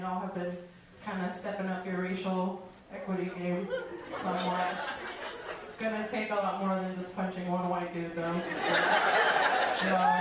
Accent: Mexico; So I'm indigenous, which is just a fancy word for saying I'm native, except I'm native from Mexico.

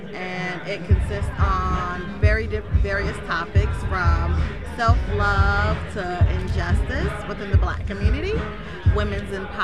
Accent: Detroit, Michigan, United States; moved away as an adult; So I am originally from Michigan, Detroit, and I moved out here in 2011.

